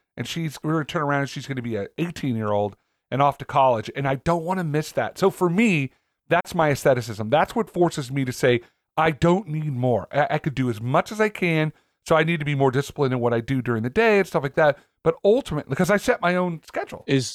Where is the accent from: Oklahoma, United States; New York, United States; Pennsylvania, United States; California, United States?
California, United States; Cloverdale; when I was a kid growing up in Cloverdale